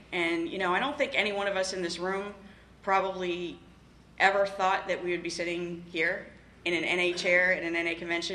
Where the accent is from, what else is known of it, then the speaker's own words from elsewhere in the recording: Glen Burnie, Maryland, United States; I am from the Bay Area of Maryland, which is like Glen Burnie and Annapolis and around in there.